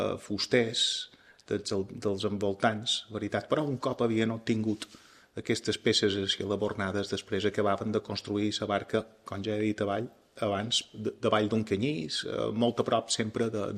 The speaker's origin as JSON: {"language": "Catalan", "town": "Palma", "region": "Balearic Islands", "country": "Spain", "tie": "born there", "said": "Vaig néixer a ciutat, a Palma, puntualment en el carrer del Socors, a Tocades Brut, que se'n diu. Un barri que ja aleshores estava bastant degradat. Un barri de gent treballadora"}